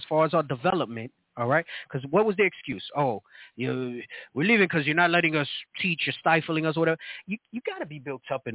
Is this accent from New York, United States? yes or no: yes; New York, United States; Growing up in the Bronx, and if you're from New York, you know what's up, okay?